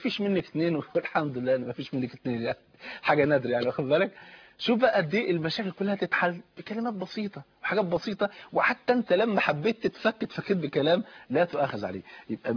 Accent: Egypt

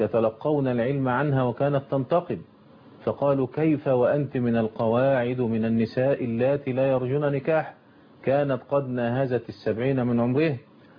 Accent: Egypt; كما الحال عندنا في مصر

